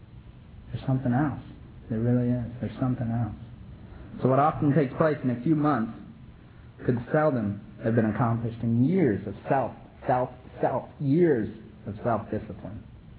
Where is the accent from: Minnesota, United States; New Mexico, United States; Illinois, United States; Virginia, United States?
Minnesota, United States; I'm from Minnesota.